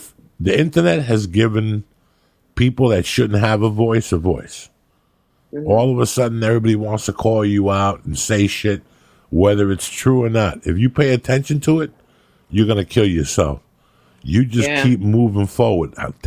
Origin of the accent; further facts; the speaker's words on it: New York, United States; I grew up in New York where we would throw a snowball at you with a rocket in the head.